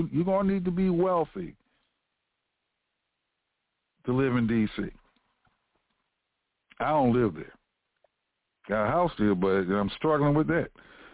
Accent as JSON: {"language": "English", "town": "Washington", "region": "District of Columbia", "country": "United States", "tie": "born there", "said": "I was born in Washington, D.C., but I do not recommend Washington, D.C. as a place to move to."}